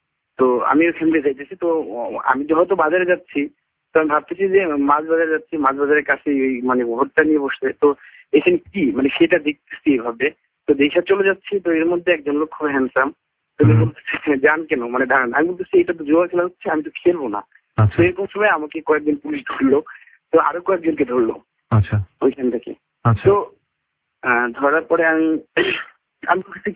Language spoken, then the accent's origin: Bangla; Rajbari, Dhaka Division, Bangladesh; আমার home district হচ্ছে আমাদের জন্য হচ্ছে ঢাকা, আমার বাড়ি হচ্ছে রাজবাড়ি